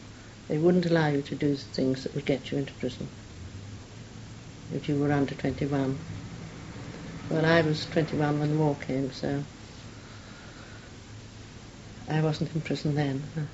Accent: London, United Kingdom; born there; He was Scots, came from Aberdeen. My mother was English, and I was born here in London.

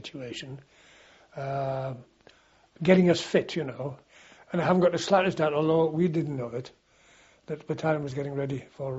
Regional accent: North East England, United Kingdom; being a Geordie, it was mainly football and platoon games and company games

